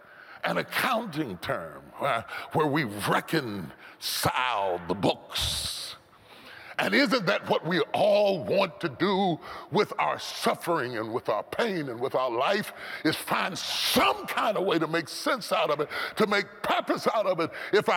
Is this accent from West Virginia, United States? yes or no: yes; West Virginia, United States; I grew up in West Virginia.